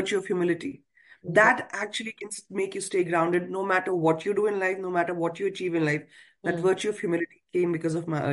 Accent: Jammu and Kashmir, India; moved away; also born or lived in Delhi; So I am a Kashmiri, born and brought up in Kashmir. I did my early years, the best years of my life, spent over there.

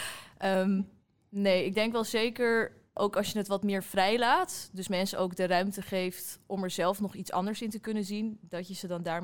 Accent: Haarlem, North Holland, Netherlands; ik ben 20 jaar, ik kom uit Haarlem.

